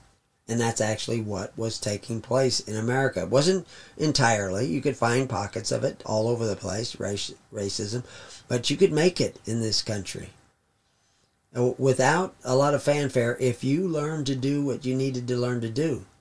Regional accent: the South, United States; Now, I grew up in the South, and that did exist in the South.

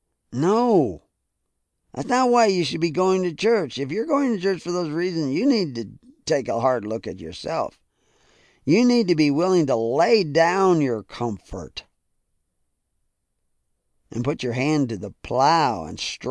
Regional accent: the South, United States; I grew up in the South. My parents were from the North, but I grew up in the South.

